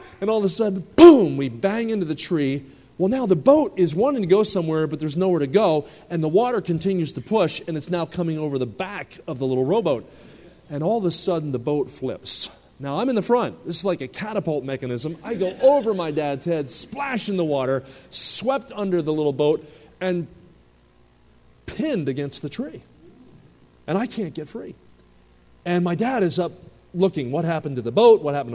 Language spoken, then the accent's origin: English; New Jersey, United States; I grew up in New Jersey, and I lived about 20 minutes from Philadelphia. My dad was a general contractor, and I remember he was the adventurous type.